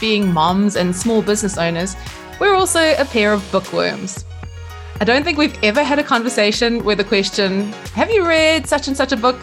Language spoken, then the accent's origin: English; South Africa; accent: South African; Yes, I am proudly South African for sure.